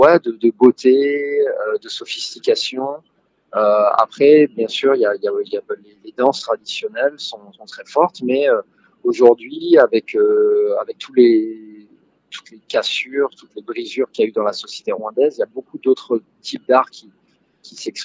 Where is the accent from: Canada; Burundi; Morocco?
Burundi; also born or lived in France; moi j'ai grandi au Burundi, ensuite j'ai vécu une grande partie de ma vie en France